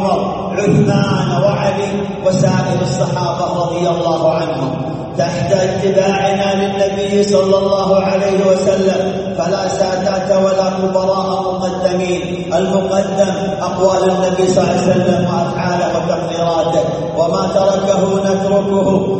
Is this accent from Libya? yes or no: no; Saudi Arabia